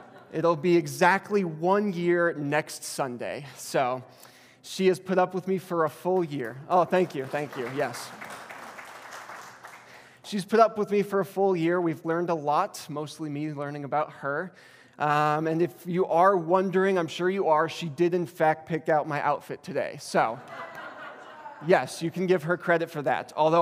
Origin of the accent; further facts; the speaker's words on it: Montana, United States; I'm not a Texan. I am a Montana boy through and through.